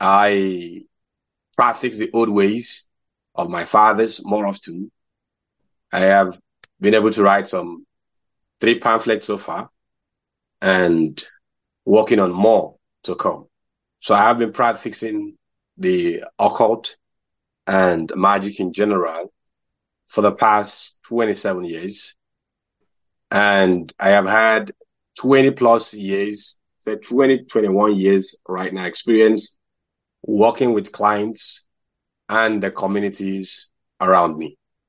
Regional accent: Nigeria; I am from Nigeria, Africa, precisely. I am an Ifa Babalawo, that is a priest in Ifa tradition of the Yoruba people.

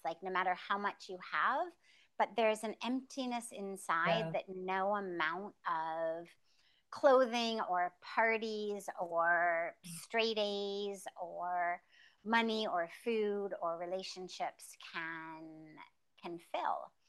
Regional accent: Los Angeles, California, United States; the life that I grew up in Los Angeles, quite literally in Hollywood, hence the Hollywood to the Himalayas title of my memoir.

